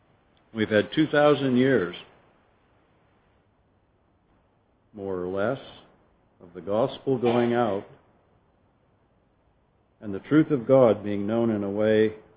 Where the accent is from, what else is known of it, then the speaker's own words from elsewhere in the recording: Walla Walla, Washington, United States; I'm from Walla Walla, Washington. That's a long way from here